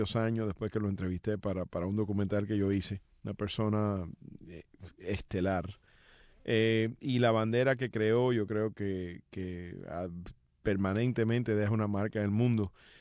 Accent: Cuba; todos somos cubanos

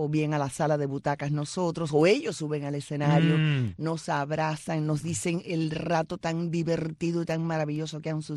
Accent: Havana, Cuba; Sí, nací en La Habana. Nací en plena Habana. Después nos mudamos para La Víbora cuando yo tenía como 7 años. No, miento. Me mudé para La Víbora como a los 12 años. Yo viví 2 veces en La Habana.

